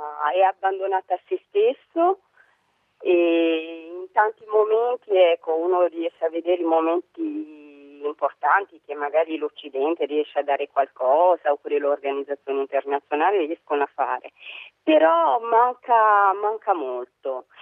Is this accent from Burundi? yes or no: yes; Burundi; eravamo riusciti a creare una radio in Burundi, una radio che era per la pace, come sai nel mio paese c'è stata la guerra